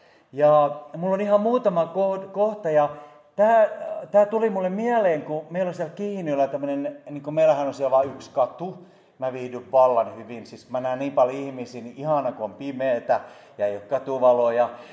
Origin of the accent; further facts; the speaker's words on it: Turku, Southwest Finland, Finland; accent: Turku dialect; mutta Turun murteella se menee, mistä olen kotoisin